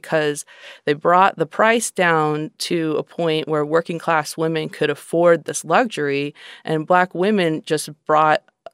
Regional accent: Portland, Oregon, United States; Well, I grew up in Portland, Oregon, and for one thing, I knew that all of the Asian nail salons around me were Vietnamese.

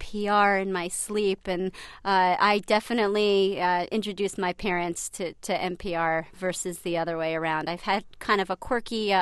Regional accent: New York City, New York, United States; I grew up in New York City. I spent most of my life in Queens and then Manhattan.

